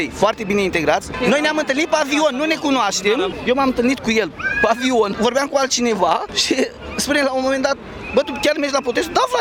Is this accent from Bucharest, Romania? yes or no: no; Plopana, Bacău County, Romania; now in London, United Kingdom; Din Bacău. Sunt de la țară, născut la țară, în comuna Plopana, sat Fundutovi. Nu mi-este rușine de unde sunt. Eu sunt de 12 ani, am casa mea în Londra, cumpărată.